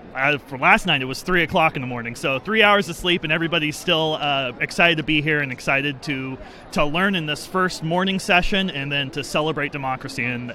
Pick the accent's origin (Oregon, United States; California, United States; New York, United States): Oregon, United States; Portland; I'm from Portland, Oregon.